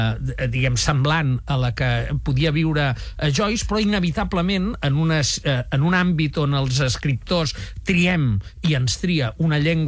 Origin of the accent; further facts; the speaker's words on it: Catalonia, Spain; I a mi, com a català, jo l'associava a un nacionalisme